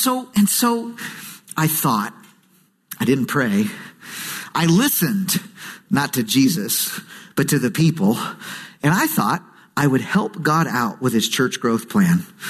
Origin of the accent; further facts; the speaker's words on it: the South, United States; I'm from the South to say that.